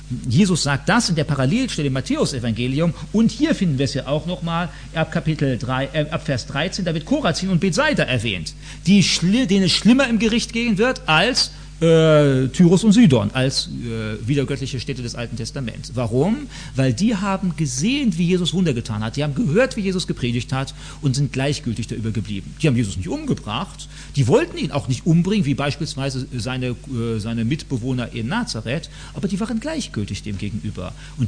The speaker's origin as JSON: {"language": "German", "country": "Germany", "said": "Wir sind halt so als typische Deutsche, haben gedacht, nicht, man kann überall rumlaufen, auch wenn es Abend ist."}